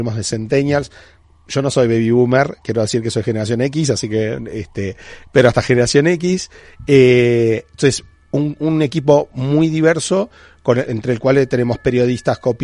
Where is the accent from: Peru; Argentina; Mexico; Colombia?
Argentina; accent: Argentine; moved away as an adult; now in Spain; para mí como argentino, que se notará por mi acento, que vivo hace 3 años acá